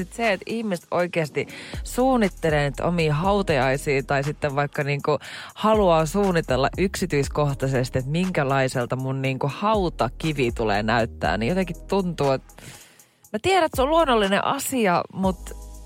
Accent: Jyväskylä, Central Finland, Finland; kun mä oon Jyväskylästä ja mä oon kasvanut jotenkin sellaisessa, niin kuin, mitä mä sanoisin, semmoisen oma kotitalo lähiö

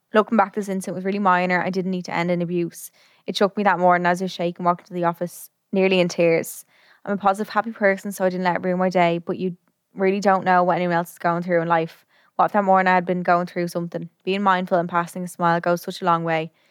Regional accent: Dublin, Leinster, Ireland; I'm born and bred in Dublin and I get the train in and out of the city every day, 5 days a week for the last 3 years.

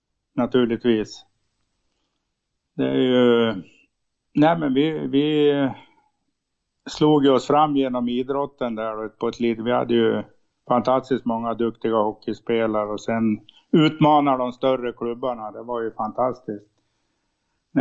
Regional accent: Surahammar, Västmanland County, Sweden; born there; Ja, jag är född i Surahammar. Vi har hatat Vik sedan man blev född.

